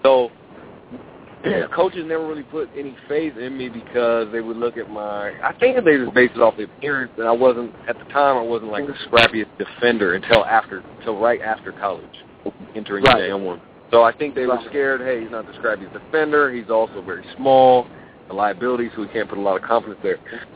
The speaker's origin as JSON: {"language": "English", "town": "Keizer", "region": "Oregon", "country": "United States", "tie": "born or raised there", "said": "So coming from a small town, I was born and raised in Kaiser, Oregon, population like 50,000, really small. Hadn't been outside of the state too much prior to that summer"}